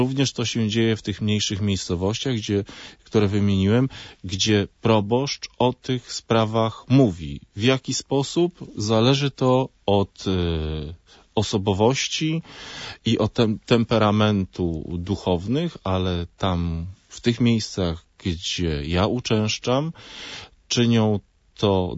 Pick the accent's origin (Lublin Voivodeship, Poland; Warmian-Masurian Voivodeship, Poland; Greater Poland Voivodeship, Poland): Lublin Voivodeship, Poland; Lublin; ale ja jestem z Lublina, choć pracuję w Parlamencie Europejskim na co dzień w Brukseli i w Strasburgu, to chodzę do kościoła w Lublinie, czasem także w Momotach